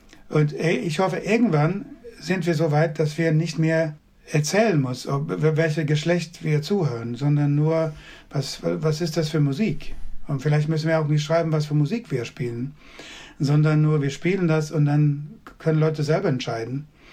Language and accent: German; Sweden; German is a second language; Ich habe Dialekt, also ich habe meinen Dialekt von wo ich geboren bin.